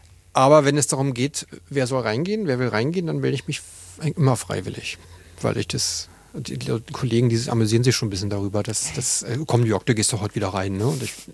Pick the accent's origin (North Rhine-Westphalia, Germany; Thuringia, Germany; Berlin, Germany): Berlin, Germany; ich bin auf Moabit geboren und groß geworden